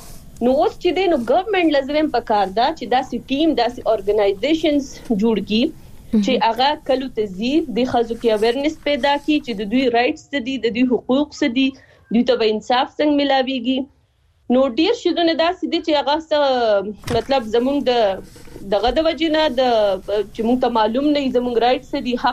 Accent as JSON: {"language": "Pashto", "town": "Swat", "region": "Khyber Pakhtunkhwa", "country": "Pakistan", "said": "زه پخپل چونکی د سوات نه يم"}